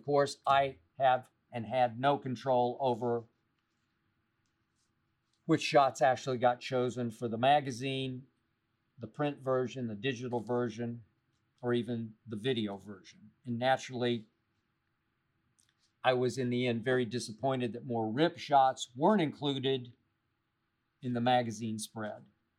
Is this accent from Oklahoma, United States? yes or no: yes; Oklahoma City, Oklahoma, United States; I grew up in Oklahoma City. I was born into Oklahoma Sooner football fandom and culture. That team has meant so much to my state